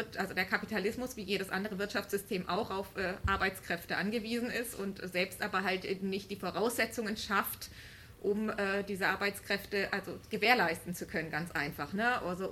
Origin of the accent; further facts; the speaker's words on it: Berlin, Germany; ich komme aus Berlin